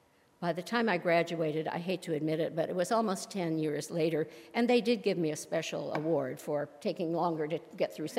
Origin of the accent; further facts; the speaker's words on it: Palo Alto, California, United States; I grew up in Palo Alto, married and attended San Jose State University